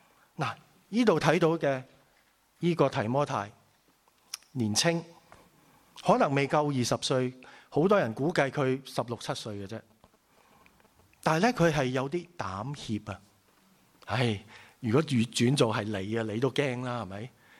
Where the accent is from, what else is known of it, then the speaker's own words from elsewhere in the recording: China; 我哋都係中國人，好多中國人嘅文化。就算你嚟咗幾個月又好嚇，嚟咗十幾年都好，你都仲係保持住一啲嘅中國人嘅文化嘅。雖然你嚟咗係一個西方嘅國家